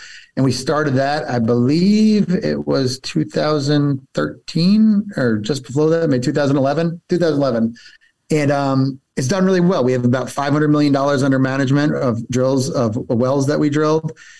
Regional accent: New Jersey, United States; So I grew up in Northern New Jersey, and that's an area where, you know, people always say, I'd kill for you, or I'd die for you.

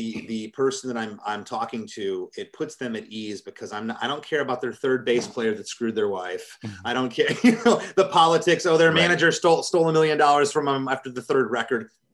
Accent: Michigan, United States; I'm from Michigan.

